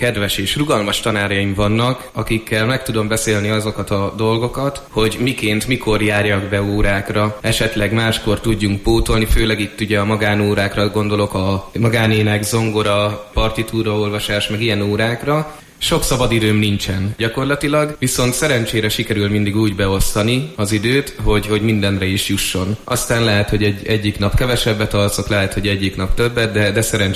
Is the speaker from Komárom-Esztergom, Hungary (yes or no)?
no; Eger, Heves, Hungary; Igazából én Egerben születtem, és már 22 éve itt is élek. Nagyon szeretem ezt a várost. Mivel itt élek és itt is tanulok, nem is tervezek majd a későbbiekben sem elmenni Egerből.